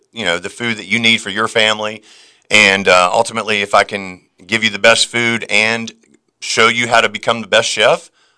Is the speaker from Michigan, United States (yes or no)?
no; Wilmington, North Carolina, United States; Yeah, I grew up here in Wilmington since 1984.